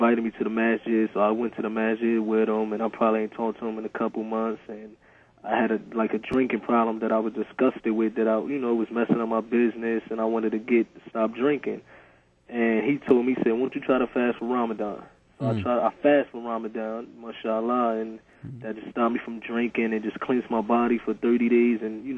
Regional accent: New Jersey, United States; And growing up, I was raised in New Jersey, and my parents was Muslim

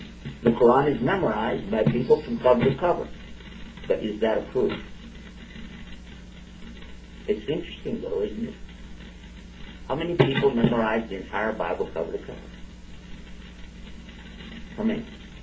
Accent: Texas, United States; Don't forget I'm from Texas.

